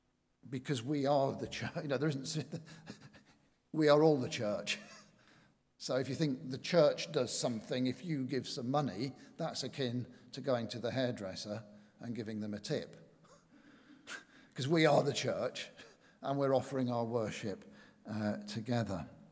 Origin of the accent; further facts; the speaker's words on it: Yorkshire and the Humber, United Kingdom; And being a Yorkshireman, believe you me, it was even harder.